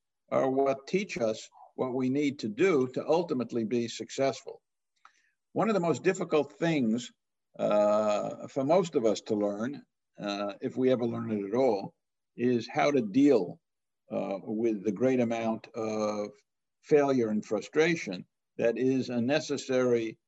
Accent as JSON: {"language": "English", "country": "United States", "said": "For example, I, as all American Nobel laureates do, went to the White House just before we went to Stockholm to receive our prizes in December."}